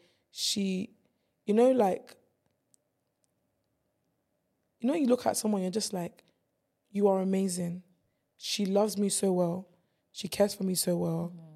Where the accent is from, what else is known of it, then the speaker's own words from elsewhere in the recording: Nigeria; moved away; You know, I came from Nigeria. I was born in Nigeria. So when I first came, I was so blunt.